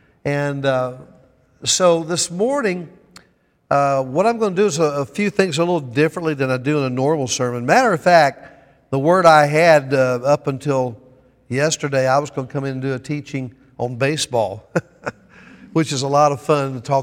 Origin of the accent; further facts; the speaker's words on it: Atlanta, Georgia, United States; I come from a tradition in the South. I grew up in Georgia, and all my family were farmers in Alabama, northern Florida, southern Georgia. And I grew up in Atlanta myself, but I spent my summers on the farm.